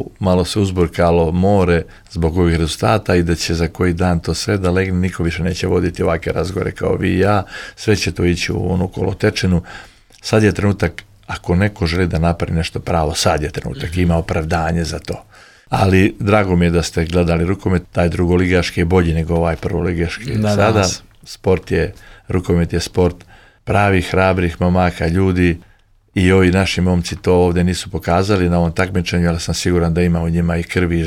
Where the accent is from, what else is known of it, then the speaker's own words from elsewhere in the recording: Montenegro; now in Serbia; Srbiji, glasam, građanin sam Srbije, ali sam Crnogorac.